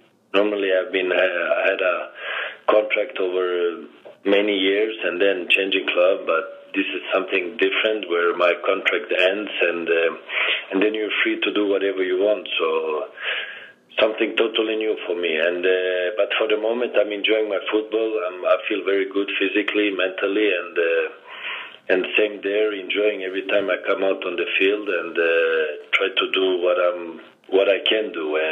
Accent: Milan, Lombardy, Italy; English is a second language; moved away as an adult; because I came from Milan and it was a different world from what it is today.

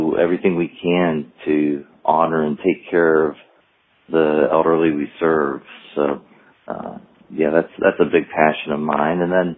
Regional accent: Ohio, United States; when I was a kid growing up, we grew up in Northeast Ohio

